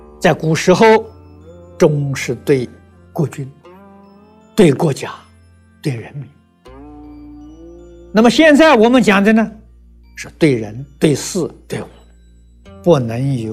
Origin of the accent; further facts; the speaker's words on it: China; 我们中国人常讲忠孝传家